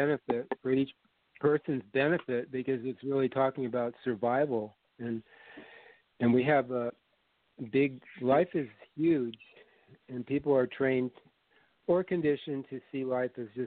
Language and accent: English; Latvia; first language Latvian; English is a second language; It's my native country. My parents are both Latvian. I grew up speaking that as my first language. So I've been back there about 5 times.